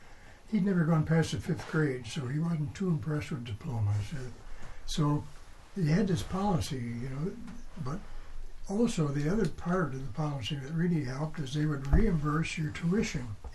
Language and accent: English; Holland, Michigan, United States; also born or lived in Chicago; No, I was born in Chicago. I'm not proud of that, but that's the way it happened. But I was about 12 years old when we moved up to the Holland, Michigan area. And after I graduated high school, I went to Hope College in Holland.